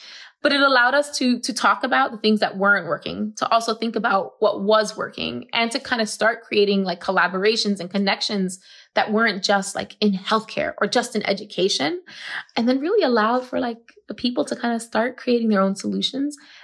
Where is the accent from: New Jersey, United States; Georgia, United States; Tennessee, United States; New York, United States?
New York, United States; Bronx; I'm a Scorpio. I'm from the Bronx. I'm Puerto Rican.